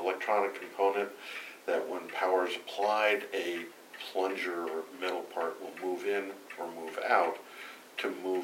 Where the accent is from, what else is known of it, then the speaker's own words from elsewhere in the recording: Princeton, New Jersey, United States; born there; I was born in Princeton, New Jersey.